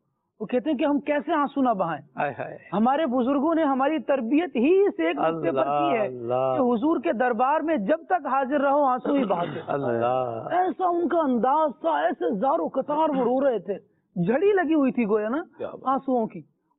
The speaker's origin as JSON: {"language": "Urdu", "country": "Pakistan", "said": "میں نے عرض کی جی میں بھی پاکستانی ہوں"}